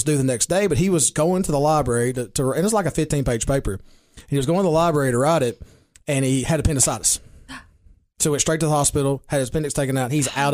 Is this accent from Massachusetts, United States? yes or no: no; Baxter, Tennessee, United States; I said, "Well, we're actually near Cookeville." Most of the time, I'll just say Baxter because I'm so proud of Baxter. We don't get enough recognition. But I said, "We're near Cookeville in a small town called Baxter."